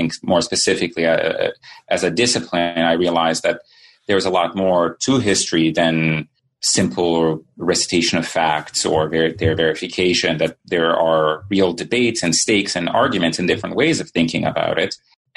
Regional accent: Sarajevo, Federation of Bosnia and Herzegovina, Bosnia & Herzegovina; English is a second language; now in United States; So I guess I should say that I grew up in Sarajevo and my family left the city in 1992 and then came eventually to the United States.

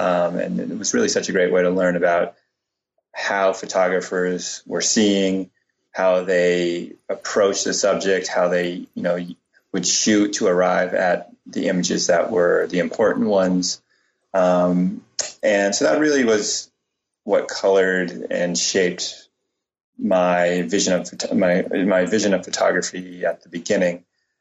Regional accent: Cambridge, Massachusetts, United States; And I grew up in Cambridge, Mass.

